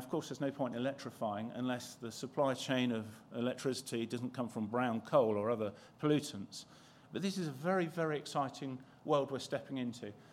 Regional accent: London, United Kingdom; I was brought up in London at the end of the ILS beam into Heathrow, where aircraft turned

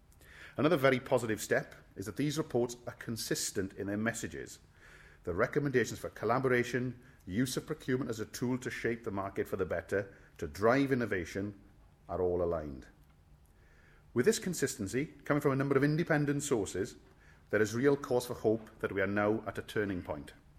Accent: Wales, United Kingdom; forgive me, I'm Welsh

